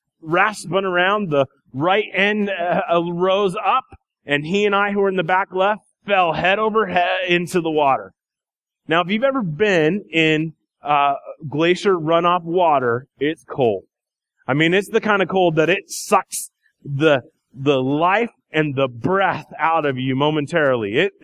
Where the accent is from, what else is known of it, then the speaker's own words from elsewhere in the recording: Iowa, United States; there's cotton long underwear, the stuff that I grew up wearing in Iowa.